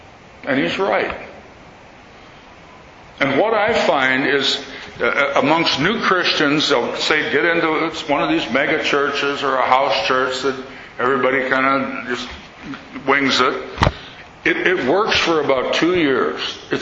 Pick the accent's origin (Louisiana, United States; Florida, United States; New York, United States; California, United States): California, United States; Santa Barbara; I'm from Santa Barbara.